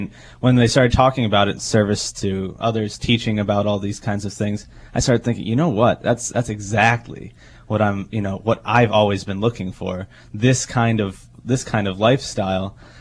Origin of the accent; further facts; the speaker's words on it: Horseheads, New York, United States; also born or lived in Elmira; I was actually, south of the Rochester proper. I grew up in Elmira and Horseheads, yeah. So that's my home.